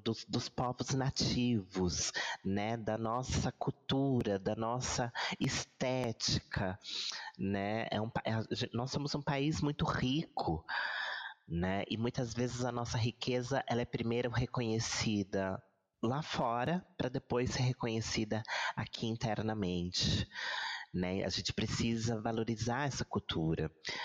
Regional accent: Brazil; porque nós somos um país aqui de terceiro mundo, um país sul-americano que quer se reconhecer como europeu, né?

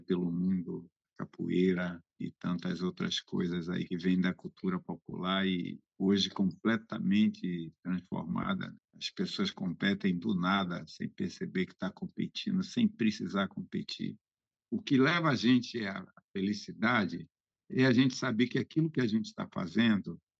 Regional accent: Gamboa, Brazil; born there; nasci aqui na Gamboa, uma comunidade boa

